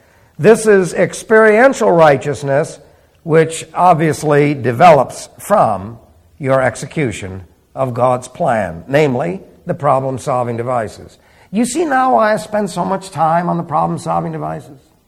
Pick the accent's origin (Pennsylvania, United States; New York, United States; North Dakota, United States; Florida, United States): New York, United States; New York City; born there; like I was born in New York City. I can't help that.